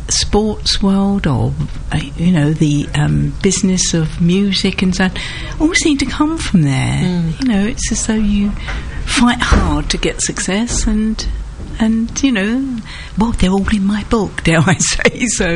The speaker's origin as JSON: {"language": "English", "town": "Dagenham", "region": "London", "country": "United Kingdom", "tie": "born or raised there", "also_born_or_lived": "Hertfordshire", "lives_now": "Billericay, United Kingdom", "said": "No, because I was brought up, dare I say, in Dagenham."}